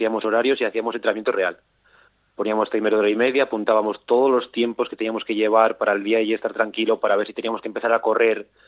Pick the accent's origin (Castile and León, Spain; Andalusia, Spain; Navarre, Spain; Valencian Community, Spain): Castile and León, Spain; Zamora; now in Miranda de Ebro, Spain; No, yo soy de Zamora.